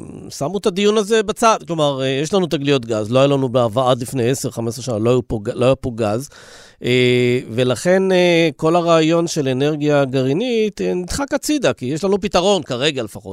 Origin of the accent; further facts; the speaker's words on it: Dimona, Southern District, Israel; בילדותי הדימונאית, שהיא בדיוק, כרגע קור מחצבתי.